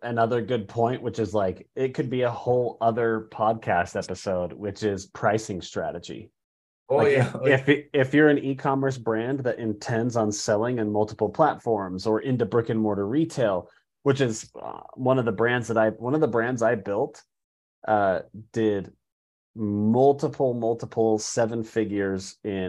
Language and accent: English; Ogden, Utah, United States; also born or lived in Italy; now in Logan, United States; Yeah, I have lived in almost my entire life in Utah. Was born in Ogden, grew up in there, but have lived now for the last 15 years in a town called Logan. So I call Logan home.